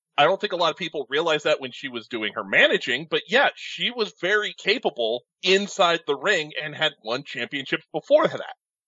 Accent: West Coast, United States; being out here, growing up on the West Coast, I didn't get a lot of ECW growing up.

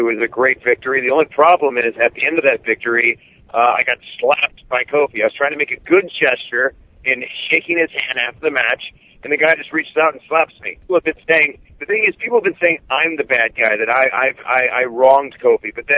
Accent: Cleveland, Ohio, United States; because it is Cleveland, and I am from Cleveland.

